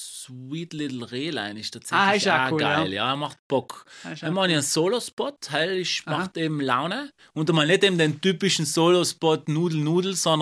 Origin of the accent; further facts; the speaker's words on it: Italy; als Italiener